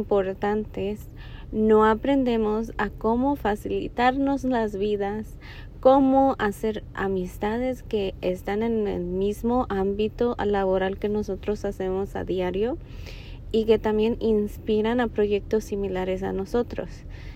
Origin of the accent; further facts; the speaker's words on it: Mexico; yo soy de México. Pero yo siento que hablo como cualquier persona mexicana